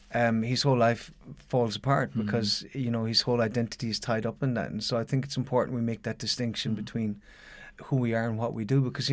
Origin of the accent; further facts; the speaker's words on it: Ireland; certainly I can say that here as an Irishman, I see that generational dysfunction.